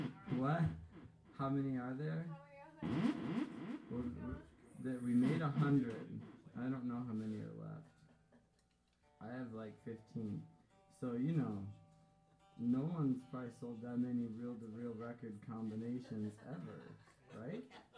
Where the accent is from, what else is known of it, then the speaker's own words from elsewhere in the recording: Indiana, United States; Hello Dolly. I'm from Indiana.